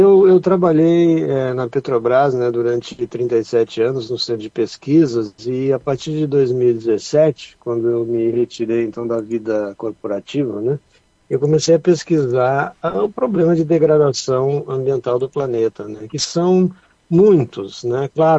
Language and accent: Portuguese; Rio Grande do Sul, Brazil; Sou gaúcho.